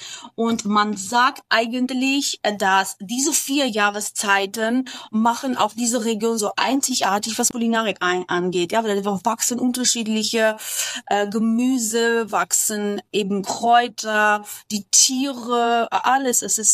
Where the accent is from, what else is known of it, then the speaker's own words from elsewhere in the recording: Yerevan, Armenia; Ja, ich komme aus Jerewan, ich komme aus Armenien